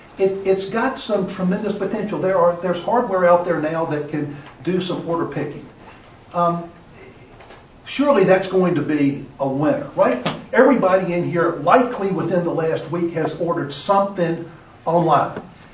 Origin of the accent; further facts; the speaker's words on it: South Carolina, United States; I'm from South Carolina, so I got to see, and I've been there for a number of years